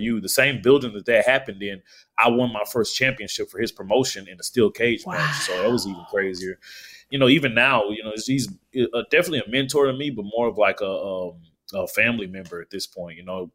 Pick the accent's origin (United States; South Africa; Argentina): United States; Texas; You know, I'm from Texas, so I love the Von Erichs, love the Funks, love Stan Hansen.